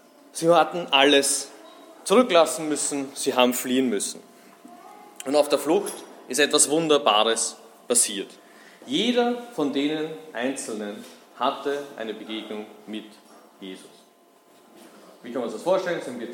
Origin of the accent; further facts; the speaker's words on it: Vienna, Austria; komme aus Wien, bin aus der Gemeinde in Wien-Meidling.